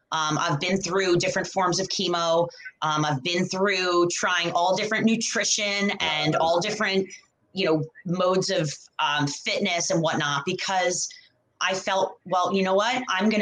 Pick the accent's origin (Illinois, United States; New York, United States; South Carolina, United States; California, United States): New York, United States; I'm originally from New York, and got to play, you know, throughout college and throughout Europe.